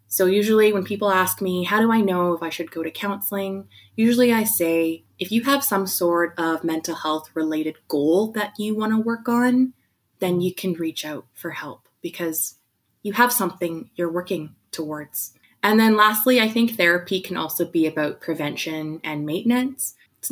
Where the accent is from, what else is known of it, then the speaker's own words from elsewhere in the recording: Edmonton, Alberta, Canada; I'm a second generation Vietnamese Canadian born and raised in Edmonton, Alberta.